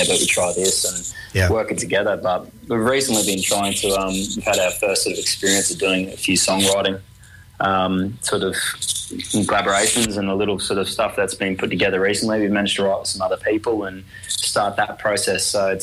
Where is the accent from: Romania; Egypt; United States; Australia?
Australia; Kingaroy, Queensland; we grew up in Kingaroy originally and had a crack at playing guitar out there